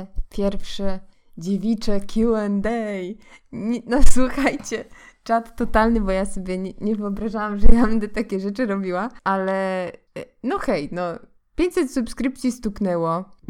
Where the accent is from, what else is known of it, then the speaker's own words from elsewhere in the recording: Lublin Voivodeship, Poland; accent: eastern lilt; now in Kraków, Poland; Natywnie to pochodzę, słuchajcie, z Lubelszczyzny. I dlatego tak śpiewam. Tak słychać, kiedy ja mówię, to słychać taki wschodni zaśpiew podobno. Więc Lubelszczyzna. Ale mieszkam w Krakowie.